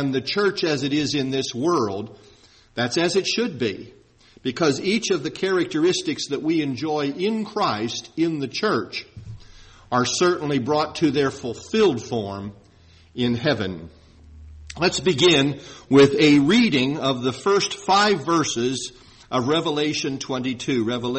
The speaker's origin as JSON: {"language": "English", "region": "Ohio Valley", "country": "United States", "tie": "born or raised there", "also_born_or_lived": "Pittsburgh / Arkansas", "lives_now": "Florida, United States", "said": "I grew up in the Ohio Valley within a few miles of the Ohio River, spent a lot of time in Pittsburgh where there are three rivers, lived in Arkansas next to the Mississippi River, and now I live here in Central Florida"}